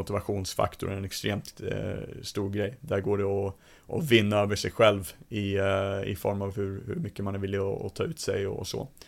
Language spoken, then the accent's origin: Swedish; Ottawa, Ontario, Canada; now in Stockholm, Sweden; jag är uppvuxen i mångmiljonstad i Ottawa och bott i Stockholm här senaste åren.